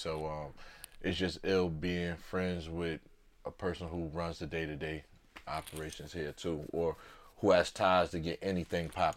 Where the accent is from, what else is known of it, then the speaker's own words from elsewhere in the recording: Syracuse, New York, United States; Like, a lot of people, even I'm from New York, I'm from Syracuse.